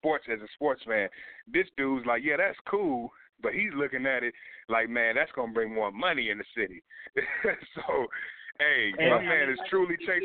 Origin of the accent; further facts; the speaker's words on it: Louisville, Kentucky, United States; I mean, C. Hicks is from D.C. and I'm from Louisville